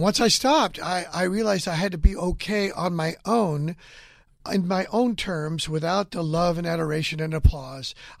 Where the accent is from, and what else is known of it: Hanford, California, United States; born or raised there